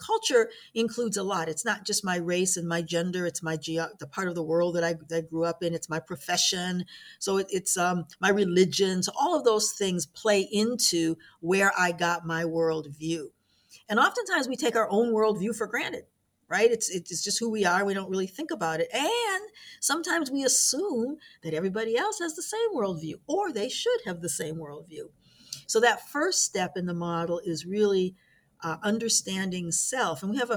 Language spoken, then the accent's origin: English; Niagara Falls, New York, United States; So if I grew up in Niagara Falls, New York, that gives me a particular worldview.